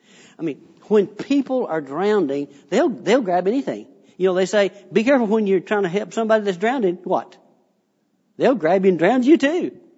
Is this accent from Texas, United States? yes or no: yes; Texas, United States; I was raised up in the Panhandle of Texas, and the deepest water we ever saw was in an irrigation ditch.